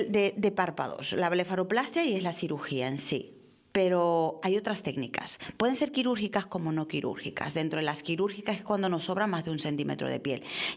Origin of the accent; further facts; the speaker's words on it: Ica, Peru; y en mi tierra, en Ica, que he estado y he disfrutado un montón